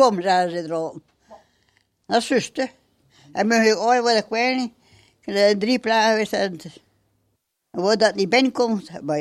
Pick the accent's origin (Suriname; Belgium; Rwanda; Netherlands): Belgium; Hooglede, West Flanders; Ik ben geboren in Hooglieden. Ik heb altijd op Hooglieden Sint-Josef gewoond.